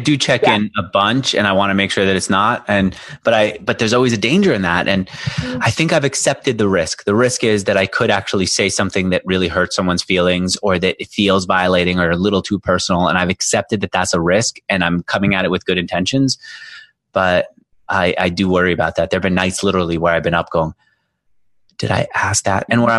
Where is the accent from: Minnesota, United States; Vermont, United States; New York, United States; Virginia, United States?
New York, United States; Yes, I was always strange to me when I grew up in New York. That world didn't exist to me.